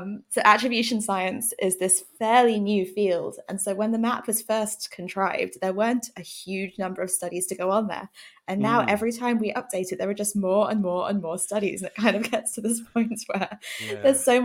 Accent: Reading, South East England, United Kingdom; also born or lived in Exeter; now in Oxford, United Kingdom; I grew up in Reading, which is about a 45-minute drive away. So that's where my parents are.

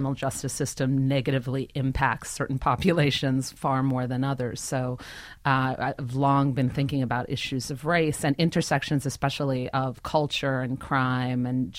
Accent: New York, United States; I think that growing up in New York, you're impacted by all kinds of peoples and cultures, and so it was sort of natural to be drawn to that.

